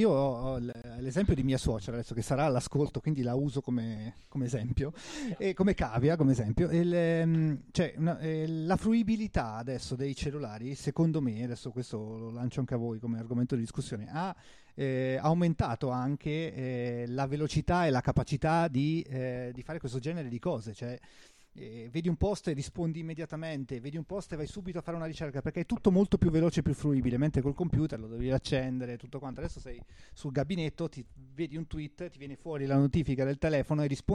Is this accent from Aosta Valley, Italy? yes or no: yes; Aosta Valley, Italy; io sono valdostano